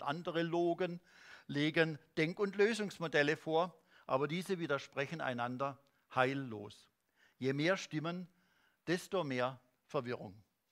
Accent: Germany; Etwa, ich komme ja aus Deutschland, die Wiedervereinigung Deutschlands

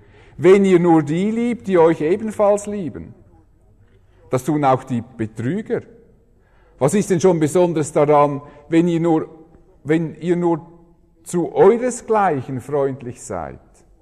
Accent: Switzerland; Da habe ich gedacht, wie ich als Schweizer denke.

